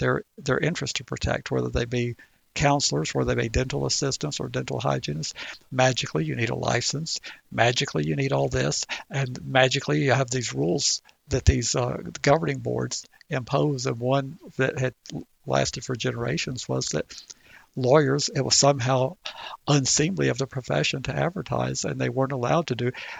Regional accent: the South, United States; As I grew up in the South, you go in those churches

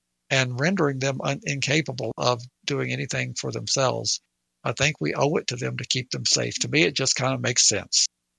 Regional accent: the South, United States; Well, I pick on the South, but I am from the South.

